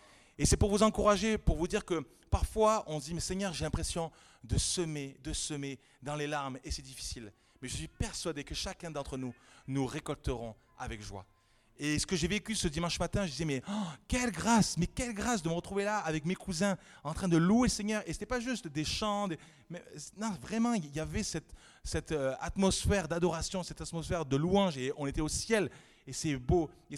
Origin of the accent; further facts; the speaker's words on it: Nîmes, Occitanie, France; j'ai retrouvé l'église de Nîmes, c'est là où j'ai grandi pendant 25 ans.